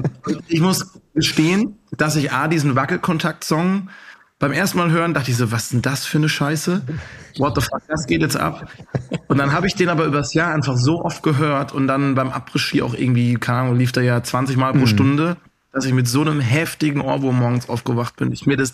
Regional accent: Karlsruhe, Baden-Württemberg, Germany; in Karlsruhe meiner Heimat abzuhängen

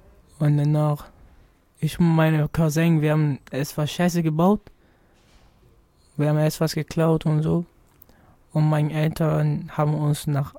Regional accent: Gambia; also born or lived in United States; Aus Gambia.

